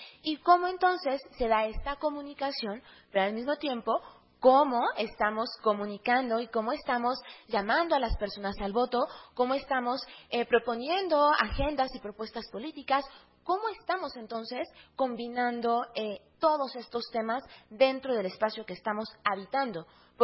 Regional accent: Aguascalientes, Mexico; yo vengo de Aguascalientes y es importante para mí nombrarlo porque el lugar donde habito, donde acciono, también es un espacio político

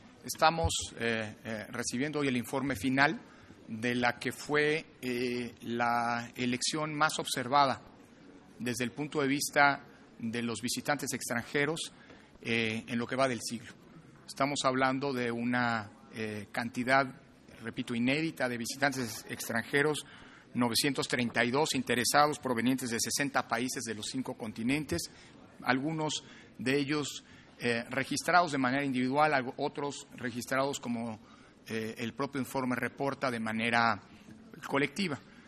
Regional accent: Mexico; no solamente como titular de este órgano, sino como mexicano

